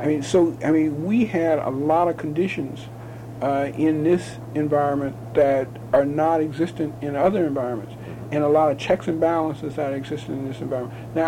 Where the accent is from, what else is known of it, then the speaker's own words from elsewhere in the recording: Chicago, Illinois, United States; now in Tacoma, United States; I'm 51 years old. I was born in Chicago, came up in a labor family of organizers, UAW, mine mill and smelter workers.